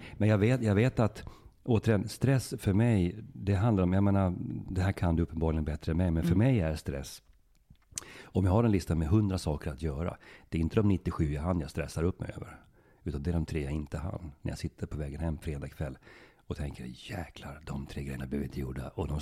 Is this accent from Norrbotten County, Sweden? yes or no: yes; Norrbotten County, Sweden; accent: Norrbotten dialect; Stömla, det är norrbottniska.